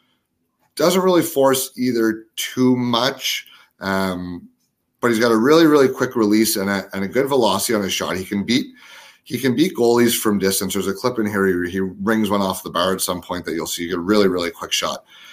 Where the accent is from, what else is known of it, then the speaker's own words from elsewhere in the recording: Ottawa, Ontario, Canada; This game's against my hometown team, the Ottawa 67s.